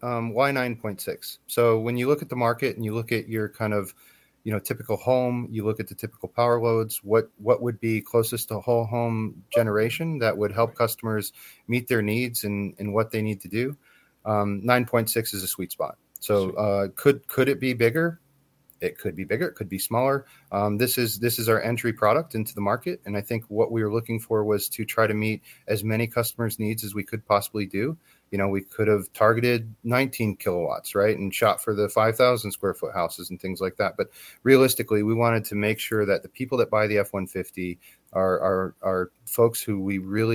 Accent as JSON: {"language": "English", "region": "the South", "country": "United States", "tie": "born or raised there", "said": "And I grew up in the South, you know, I grew up in hurricane country."}